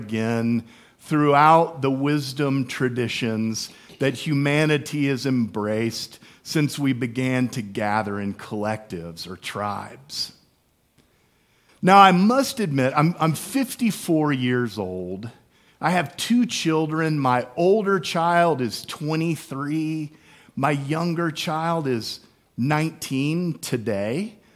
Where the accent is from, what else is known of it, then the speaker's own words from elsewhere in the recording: Houston, Texas, United States; I remember growing up, where I grew up in Houston, there was an old movie theater, the Alabama Theater